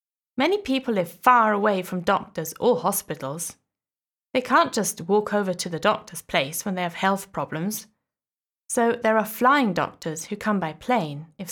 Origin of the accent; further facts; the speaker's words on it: Chicago, Illinois, United States; I'm from Chicago and I'm used to the busy life of a big city.